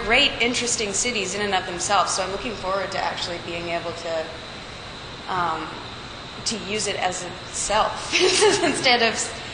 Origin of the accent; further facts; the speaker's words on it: Toronto, Ontario, Canada; my sister and, like, I grew up in Toronto